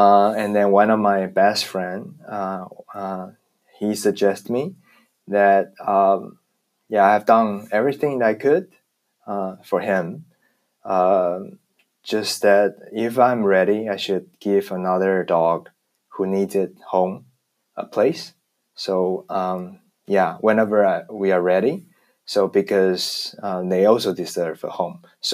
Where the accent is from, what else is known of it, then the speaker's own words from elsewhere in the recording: Taiwan; English is a second language; the world is different, that different from where I grew up in Taiwan